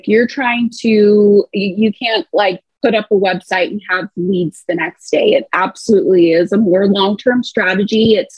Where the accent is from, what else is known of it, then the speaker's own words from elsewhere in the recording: Phoenix, Arizona, United States; or I'm born and raised in Phoenix, right?